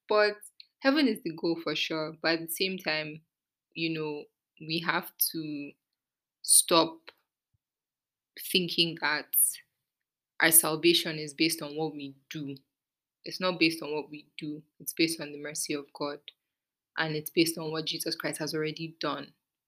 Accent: Nigeria; And I guess because also, you know, we're Nigerian, so let's speak from, like, a Nigerian context.

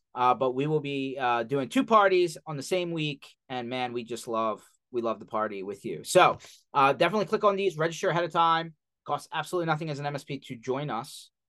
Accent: Philadelphia, Pennsylvania, United States; Yes, I'm definitely from Philadelphia. There's no question about it.

